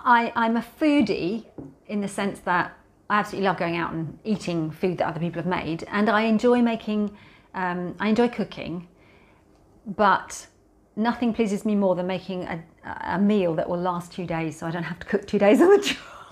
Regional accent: Wales, United Kingdom; I don't want to offend anyone who's Welsh, because I'm Welsh. I was born in Wales.

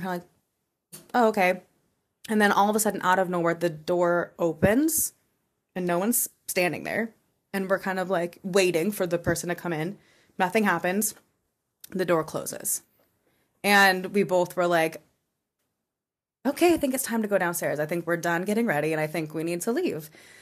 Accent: California, United States; 'cause I'm from California originally, to go to his memorial.

